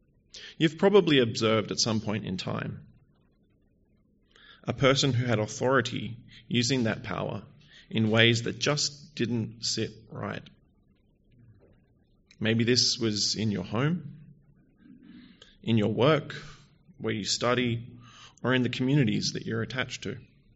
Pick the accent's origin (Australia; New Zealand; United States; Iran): Australia; Perth, Western Australia; I grew up here in Perth, in Beckenham. I played basketball at Lakeside growing up, and I currently live in Darlington with my partner and our chihuahua, Barry.